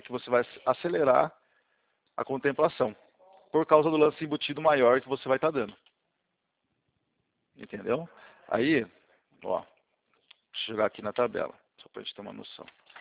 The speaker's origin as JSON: {"language": "Portuguese", "town": "Bauru", "region": "São Paulo", "country": "Brazil", "said": "É que eu sou de Bauru."}